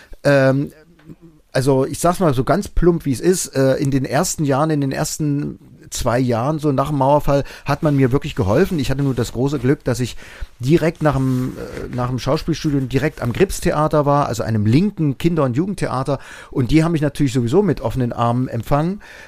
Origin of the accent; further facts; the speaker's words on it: East Germany, Germany; ich bin aus dem Osten, klar, ja.